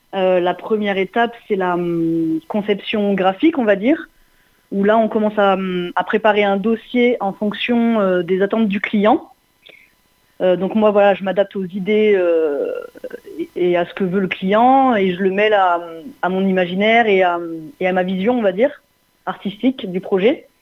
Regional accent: Montpellier, Occitanie, France; born there; j'ai 33 ans. Je suis née à Montpellier et je suis artiste peintre. J'ai exercé depuis plus de 12 ans à Paris et depuis peu, je suis revenue dans la région de Montpellier

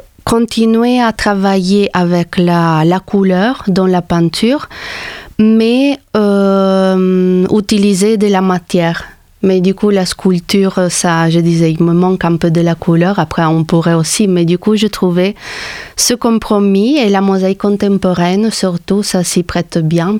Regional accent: Trieste, Friuli-Venezia Giulia, Italy; French is a second language; moved away as an adult; also born or lived in Paris; now in Montpellier, France; Je viens d'Italie, de la ville de Trieste. Et je suis arrivée en France, pas à Montpellier tout de suite, mais à Paris d'abord.

